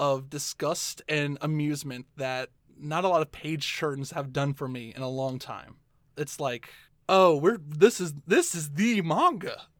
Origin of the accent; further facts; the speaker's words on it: United States; Now, personally, okay, I'm American.